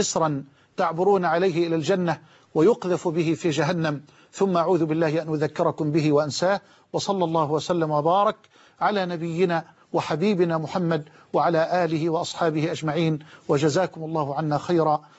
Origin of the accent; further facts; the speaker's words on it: Egypt; بلدنا مصر